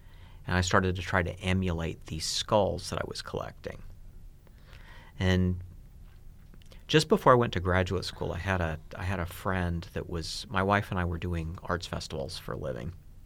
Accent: Western US, United States; I grew up in the Western U.S. and I spent a lot of time hiking.

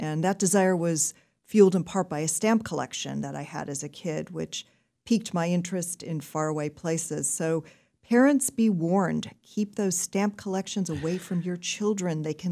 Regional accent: Detroit, Michigan, United States; When I was growing up in Detroit, I thought it was beyond boring.

